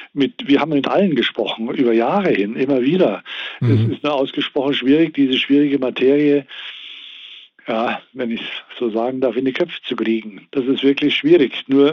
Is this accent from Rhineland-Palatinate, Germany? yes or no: no; Berlin, Germany; bei uns in Berlin